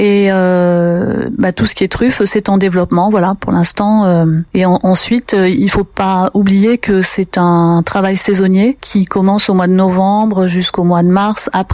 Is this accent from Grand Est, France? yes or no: no; Carpentras, Provence-Alpes-Côte d'Azur, France; also born or lived in Paris; Je suis née à Carpentras, j'y ai fait mes études jusqu'au bac et ensuite je suis partie à Paris pendant 20 ans.